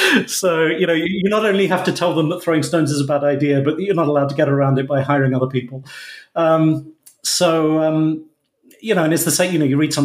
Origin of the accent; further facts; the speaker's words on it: United Kingdom; It's because I grew up in Britain and work in the US.